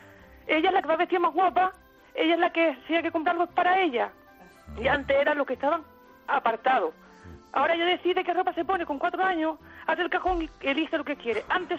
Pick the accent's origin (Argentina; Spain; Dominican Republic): Spain; Cádiz, Andalusia; now in Jaén, Spain; pues le llamo desde Jaén, yo soy de Cádiz.